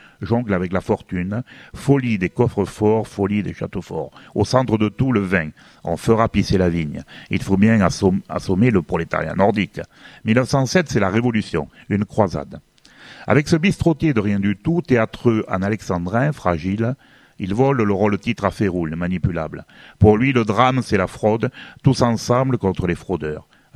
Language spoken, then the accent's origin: French; Le Bousquet-d'Orb, Occitanie, France; Puisque je suis originaire du bassin de l'Hérault, du bassin de Grèce-Sacre, le Bousquet-Dor